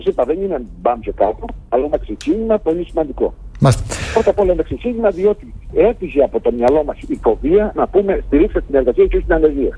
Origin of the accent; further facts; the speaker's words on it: Crete, Greece; από το χωριό μου, όπω γνωρίζετε, το πρωί τη ηλιά είναι κοντά στο Ηράκλειο. Κατεβαίναμε στο Ηράκλειο τότε